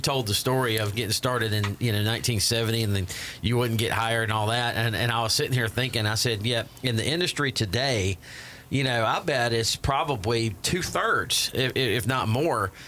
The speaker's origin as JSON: {"language": "English", "town": "Taylors", "region": "South Carolina", "country": "United States", "tie": "born or raised there", "said": "No, I grew up in Taylor's."}